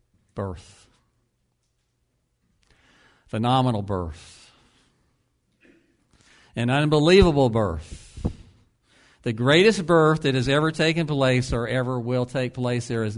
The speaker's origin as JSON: {"language": "English", "town": "Ocala", "region": "Florida", "country": "United States", "tie": "born or raised there", "said": "When I was in high school, Lori and I grew up in Ocala."}